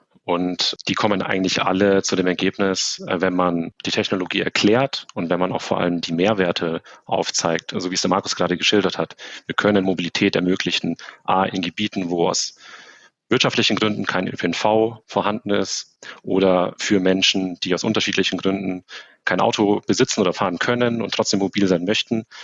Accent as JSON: {"language": "German", "region": "Bavaria", "country": "Germany", "said": "bei uns in Bayern."}